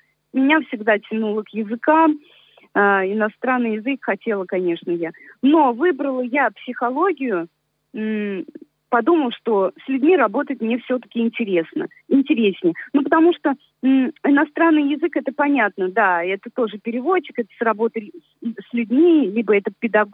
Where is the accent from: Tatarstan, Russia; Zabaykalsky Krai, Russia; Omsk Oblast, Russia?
Tatarstan, Russia; Kazan; Я родилась в Казани, живу в Казани